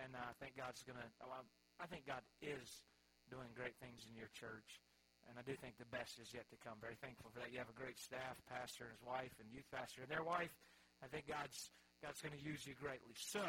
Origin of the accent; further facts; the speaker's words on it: Charlotte, North Carolina, United States; also born or lived in Greensboro, United States; I'm not from Alabama. I'm actually from Charlotte, North Carolina. My dad and mom still live there. My sisters live around there a little bit. My brother lives there. But we grew up in a pastor's home, so we were a little bit everywhere.